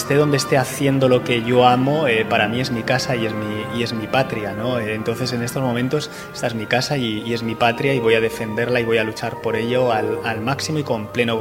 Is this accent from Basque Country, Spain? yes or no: yes; Bilbao, Basque Country, Spain; yo soy de Bilbao, no soy vasco, soy de Bilbao.